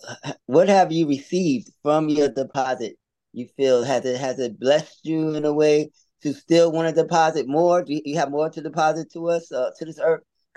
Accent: Bronx, New York, United States; So A Bronx Tale is a very special movie because I'm from the Bronx and I know you from the Bronx.

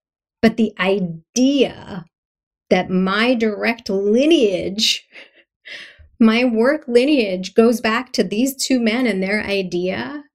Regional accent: Philadelphia, Pennsylvania, United States; I'm from Philadelphia. I have no right making a film about Canada.

